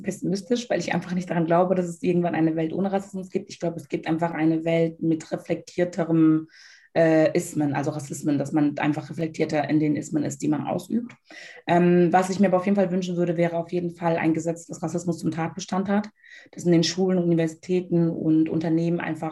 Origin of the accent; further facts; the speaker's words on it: Togo; Ich komme aus Togo, und wir haben ja auch unsere kulturellen Codes, wir haben unsere Gewohnheiten